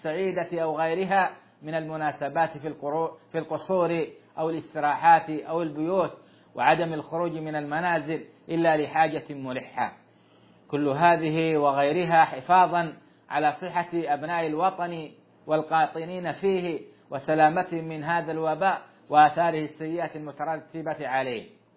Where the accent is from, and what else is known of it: Saudi Arabia